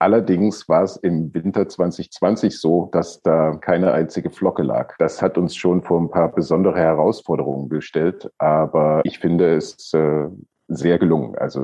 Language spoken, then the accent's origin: German; East Germany, Germany; ich bin ja in der DDR aufgewachsen. Also ich hatte 8 Jahre Russisch in der Schule, davon ist nicht allzu viel hängen geblieben. Aber zumindest kann ich es noch lesen